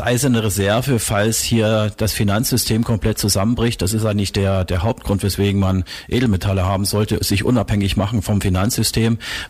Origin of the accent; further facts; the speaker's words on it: Zittau, Saxony, Germany; accent: Saxon; Ich komme ja ursprünglich aus Zittau, das ist Ostsachsen.